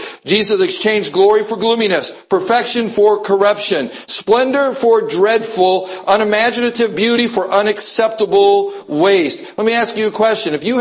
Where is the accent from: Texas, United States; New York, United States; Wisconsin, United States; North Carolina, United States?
Wisconsin, United States; I grew up in Wisconsin. That's where my family, on my side of the family, they all still live up near Green Bay is where they all reside currently.